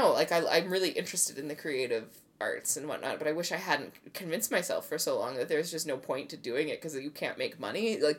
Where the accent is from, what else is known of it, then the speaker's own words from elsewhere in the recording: United Kingdom; because I'm British